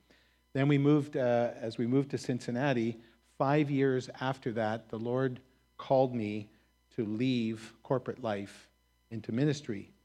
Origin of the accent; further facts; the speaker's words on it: Canada; also born or lived in Ottawa, Canada; We were born and raised in Canada.